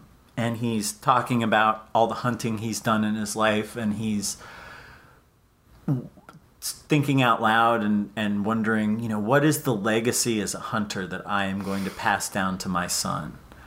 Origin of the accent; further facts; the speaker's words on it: Pennsylvania, United States; also born or lived in Connecticut; Yeah, I mean, my parents are from the Midwest. I grew up in Pennsylvania and Connecticut, so I don't really have a lot of experience with Texas hunting ranches.